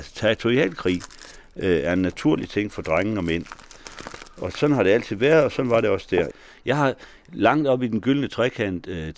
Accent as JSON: {"language": "Danish", "town": "Frederikshavn", "region": "North Denmark Region", "country": "Denmark", "said": "Jeg kommer jo op fra Nordjylland, fra Frederikshavn og omegn."}